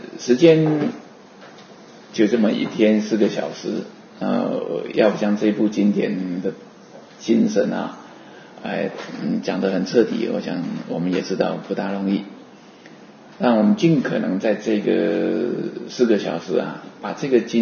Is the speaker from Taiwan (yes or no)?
yes; Taiwan; 我们台湾话讲说